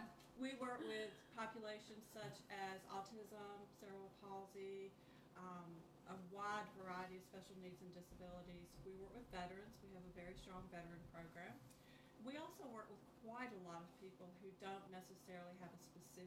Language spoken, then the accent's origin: English; Georgia, United States; I'm not originally from Effingham County. I'm more from Middle Georgia, but this was closer.